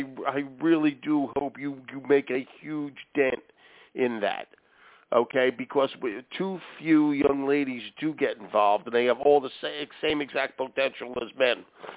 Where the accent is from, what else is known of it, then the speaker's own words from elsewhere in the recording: Philadelphia, Pennsylvania, United States; The other bad news is I'm from Philly, which makes it even worse for a New Yorker.